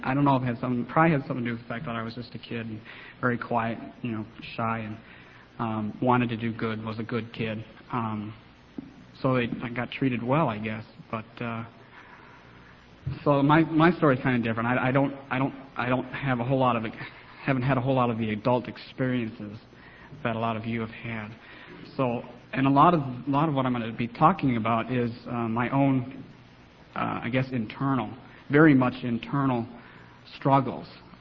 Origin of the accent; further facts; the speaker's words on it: Rockford, Illinois, United States; born there; I was born in Rockford, Illinois, which is about an hour and a half northwest of Chicago, in 1969.